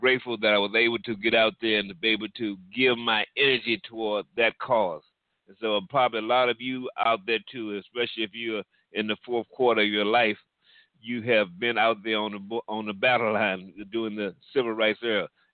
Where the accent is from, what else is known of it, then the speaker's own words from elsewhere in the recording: Virginia, United States; now in Phoenix, United States; Now, I grew up in Southern Virginia. Now, I love Virginia. It's a beautiful place, and right now I'm living in Phoenix, but I do intend to have a home in Virginia Beach as well very shortly.